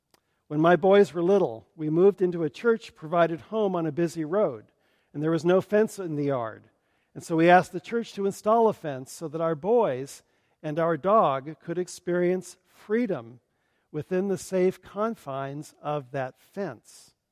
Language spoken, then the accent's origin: English; United States; I am grateful for the freedom afforded me as an American, especially an American of white heritage, raised with a good education